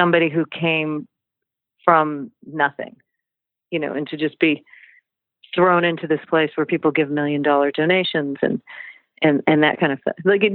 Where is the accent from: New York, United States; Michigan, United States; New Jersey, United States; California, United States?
California, United States; I'm from Southern California where we, you know, roller skated to school and went to the beach after school and it was all very mellow